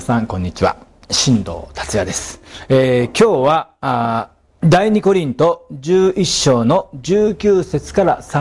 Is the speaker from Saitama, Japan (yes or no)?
yes; Warabi, Saitama, Japan; also born or lived in Nishikawaguchi; 生まれ育ったのは西川口、蕨、という埼玉県の地方都市です。この3つの町に共通しているのは歓楽街であるということです。